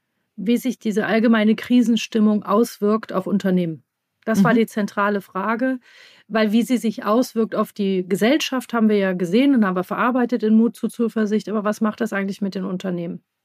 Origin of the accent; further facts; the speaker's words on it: Rhineland, Germany; jetzt komme ich auch noch aus dem Rheinland.